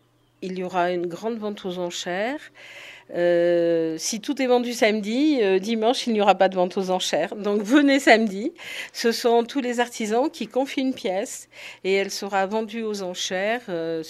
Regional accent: France; Et nous participons, nous, en tant que Français, à cette manifestation.

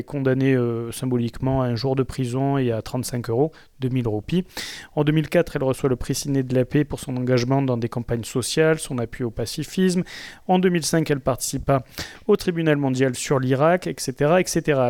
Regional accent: France; nous, en tant que Français, on va lui dérouler le tapis rouge

